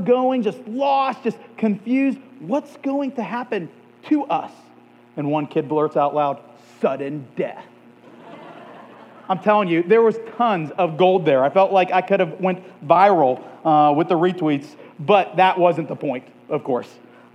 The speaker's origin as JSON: {"language": "English", "town": "Youngstown", "region": "Ohio", "country": "United States", "said": "I'm from Youngstown, Ohio, and we have lots of crime family connections, okay?"}